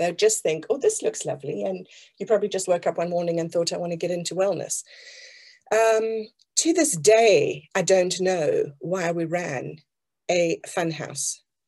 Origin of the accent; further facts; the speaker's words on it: South Africa; moved away as an adult; Because I come from South Africa, and at the age of 23, I got on a plane with my husband and moved to the other side of the world to my family.